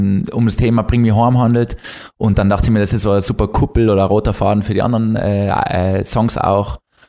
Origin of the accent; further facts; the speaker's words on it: South Tyrol, Italy; now in Munich, Germany; Und Südtirol, da wohnt meine ganze Familie, viele Freunde und deswegen ist da immer schön. Aber auch in München zu leben als Südtiroler